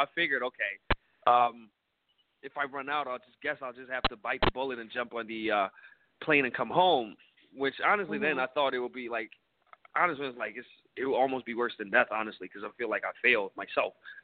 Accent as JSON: {"language": "English", "country": "Denmark", "moved": "as an adult", "said": "because I'm from Denmark"}